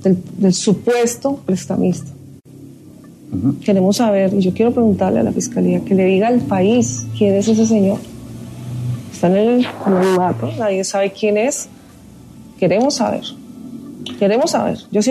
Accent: Boyacá, Colombia; Yo soy boyacense, yo no tengo apartamentos acá

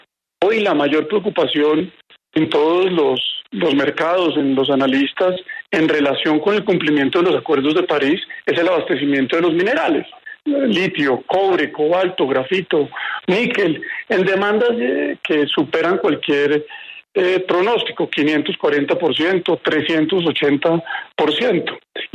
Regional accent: Colombia; aquí tenemos como país, como colombianos, un norte en materia ambiental

